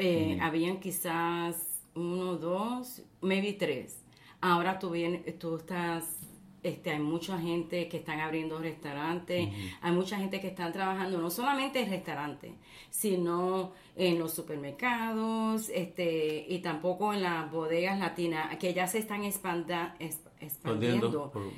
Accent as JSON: {"language": "Spanish", "country": "Puerto Rico", "said": "Porque en la casa nosotros hablamos español. Mi esposo es colombiano, yo soy puertorriqueña."}